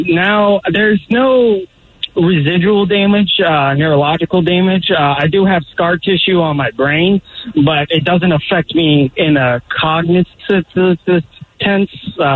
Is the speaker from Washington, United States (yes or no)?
yes; Belfair, Washington, United States; In my hometown, I'm from Belfair, Washington. And I was in middle school.